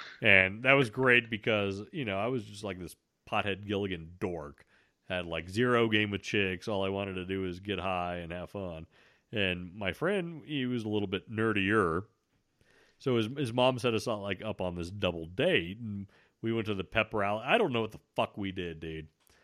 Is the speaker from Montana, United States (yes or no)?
yes; Kalispell, Montana, United States; So I grew up in Montana, northwest Montana, and I was there in the, I moved up there in the 80s when I was a little kid, and I left there in the late 90s.